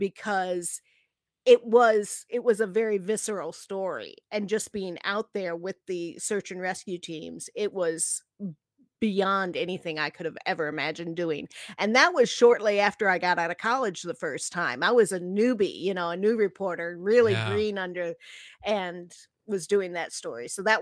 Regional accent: the South, United States; accent: Southern; And I guess my Southern accent was really strong while I was scolding.

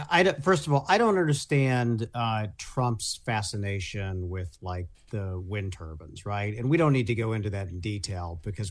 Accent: Indiana, United States; My home state of Indiana.

